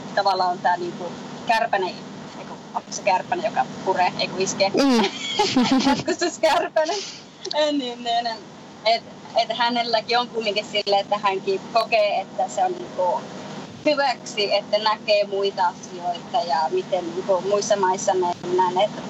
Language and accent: Finnish; Lapland, Finland; No siis mä olen lappilainen lähtöjä